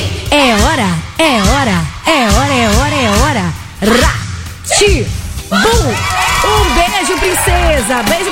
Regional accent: Itabuna, Bahia, Brazil; E a galera meio que perdeu o tesão, assim, pro futebol lá na minha cidade.

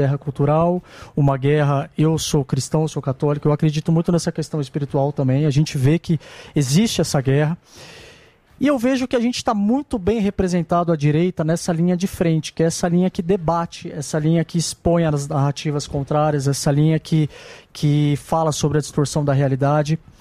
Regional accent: São Paulo, Brazil; São Paulo, capital.

